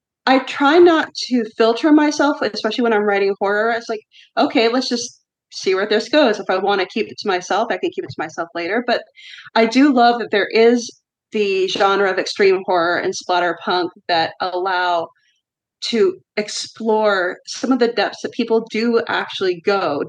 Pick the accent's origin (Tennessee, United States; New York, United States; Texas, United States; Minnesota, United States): Texas, United States; And, you know, I grew up in Texas. I love my Tex-Mex.